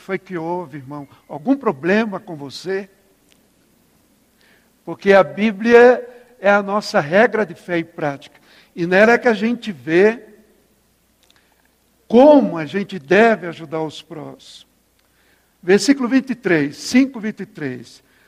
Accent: Maceió, Alagoas, Brazil; now in Curitiba, Brazil; eu morava em Maceió, Nordeste, e até hoje um dos piores índices sociais que existe, infelizmente, são da minha terra.

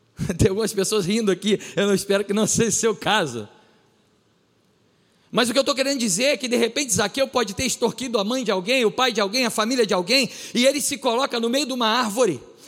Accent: Brazil; percebeu meu sotaque, ela falou, você não é daqui. Eu falei, não, eu sou brasileiro.

